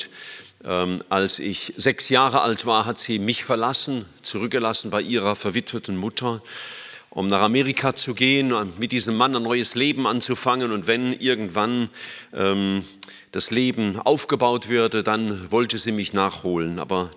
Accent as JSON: {"language": "German", "town": "Ludwigshafen am Rhein", "region": "Rhineland-Palatinate", "country": "Germany", "tie": "born there", "said": "Ich bin geboren in Ludwigshafen am Rhein"}